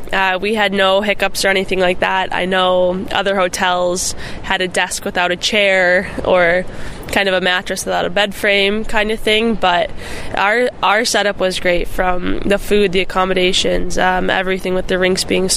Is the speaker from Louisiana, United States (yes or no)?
no; Buffalo Grove, Illinois, United States; Yeah, I grew up in Buffalo Grove and actually played for Team Illinois.